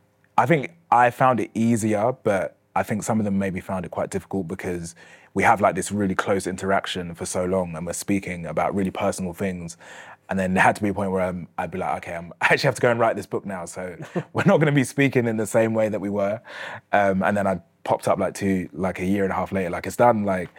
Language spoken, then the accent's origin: English; United Kingdom; growing up in Britain and living in Britain in this time period